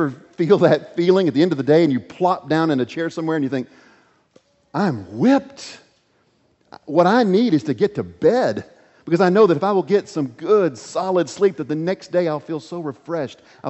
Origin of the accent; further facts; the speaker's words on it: Oklahoma City, Oklahoma, United States; my own experience growing up in Oklahoma City and the tornado right in the middle of Tornado Alley.